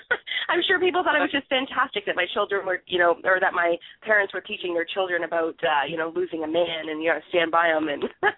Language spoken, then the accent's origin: English; Canada; I'm a Canadian girl and I'll always be a Canadian girl, I have my Canadian roots